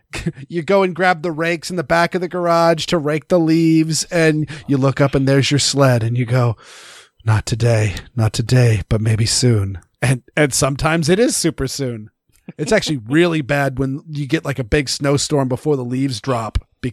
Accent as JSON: {"language": "English", "region": "Maine", "country": "United States", "tie": "born or raised there", "said": "I grew up in Maine, where I have climbed over snowbanks to ring a doorbell to go trick-or-treating."}